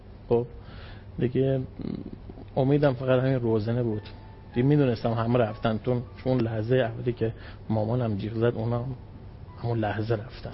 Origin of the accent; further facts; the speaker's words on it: Bam, Kerman, Iran; now in Kerman, Iran